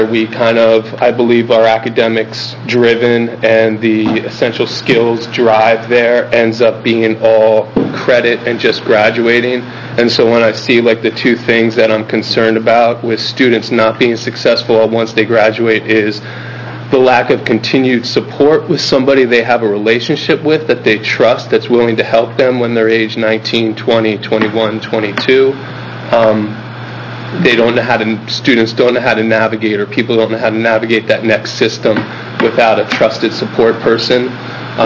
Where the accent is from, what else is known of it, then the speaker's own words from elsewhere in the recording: East Coast, United States; I grew up on the East Coast, and I think that plays somewhat of a part on my viewpoint and perspective on things.